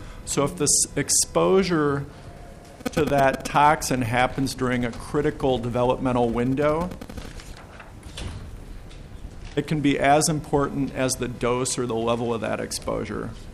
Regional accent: St. Paul, Minnesota, United States; also born or lived in Roseville; I'm from St. Paul via Roseville.

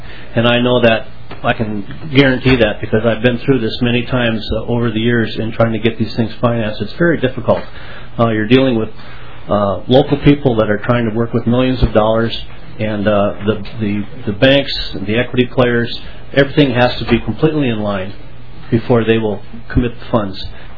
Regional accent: Pipestone, Minnesota, United States; I'm from Pipestone, Minnesota

